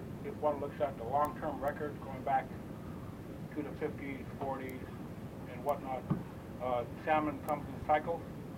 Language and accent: English; Naknek, Alaska, United States; now in Dillingham, United States; I'm a fisherman that lives in Dillingham that has fished in most all the districts in Mitchell Bay. I was born and raised in the Naknek area.